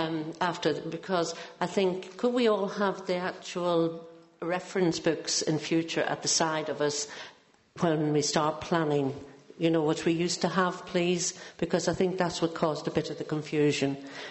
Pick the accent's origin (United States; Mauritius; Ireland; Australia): Ireland; Well, I'm Irish, aren't I?